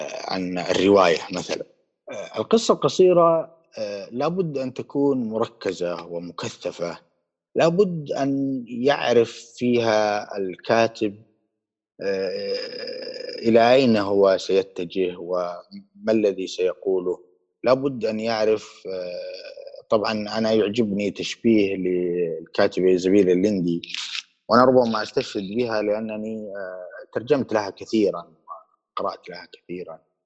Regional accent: Fayd, Ha'il Province, Saudi Arabia; فيد طبعا هي قريتي وبلدي الذي أعيش فيه

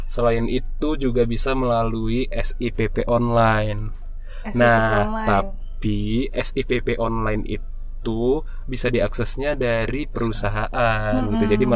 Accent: Medan, North Sumatra, Indonesia; karena gue kan orang Medan jadi suaranya kenceng.

